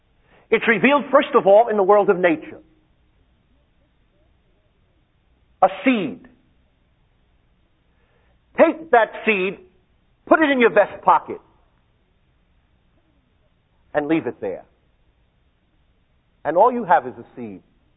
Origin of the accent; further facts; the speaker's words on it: Brooklyn, New York, United States; They grow on vines? I'm from Brooklyn, you know.